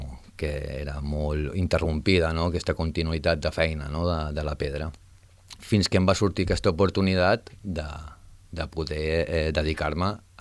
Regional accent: Balearic Islands, Spain; Que ja, pues, jo vinc de Mallorca

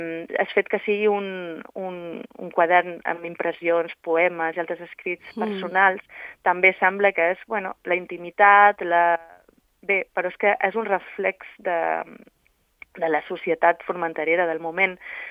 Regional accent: Balearic Islands, Spain; jo com a eivissenca que sóc, no sóc formenterera

